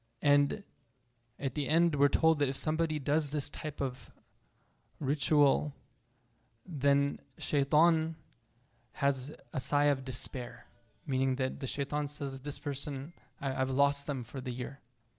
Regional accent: California, United States; you can tell I come from Silicon Valley here, you know.

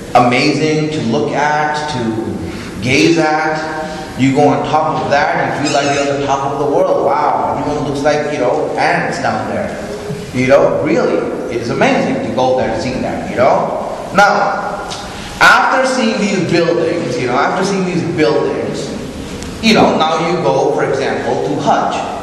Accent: Chicago, Illinois, United States; I come from Chicago, we have a lot of tall buildings there, right?

